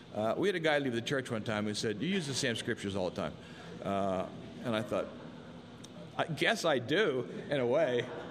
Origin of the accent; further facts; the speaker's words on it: Du Bois, Pennsylvania, United States; When I was growing up in Du Bois, we had this one department store